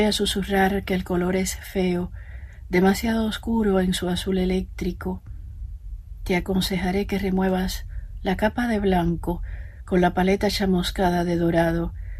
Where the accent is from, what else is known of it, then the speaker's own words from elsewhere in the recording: Cuba; first language Spanish; French is a second language; vous savez que ma langue maternelle, c'est l'espagnol, de Cuba.